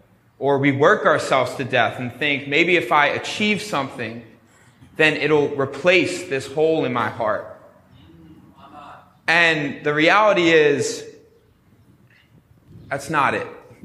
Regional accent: Harrisburg, Pennsylvania, United States; There is a, in my hometown of Harrisburg, there's an amusement park called Hershey Park.

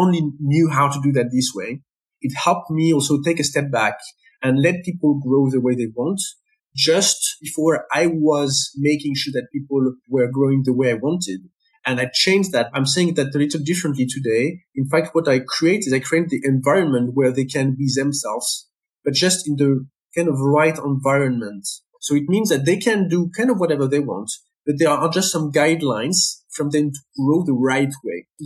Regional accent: Paris, Île-de-France, France; English is a second language; I'm from Paris. I'm a French person. I guess you have heard that with my accent. My family come from half of France, half of Algeria. Okay, it's three generations before. So this last name is from Algeria.

